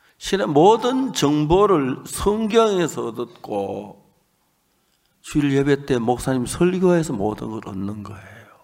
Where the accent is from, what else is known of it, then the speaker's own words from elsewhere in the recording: North Gyeongsang, South Korea; 우리 고향이 낙동강이 있는데, 낙동강이 있고 낙동강 지류가 있는데 그게 김천에서 오는 감천강이라고 했어요.